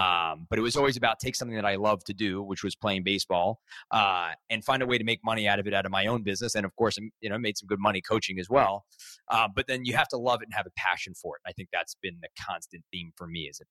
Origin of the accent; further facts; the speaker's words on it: California, United States; now in New York, United States; While I'm in New York now, I feel very much of a California kid still. Loved growing up in the Bay Area.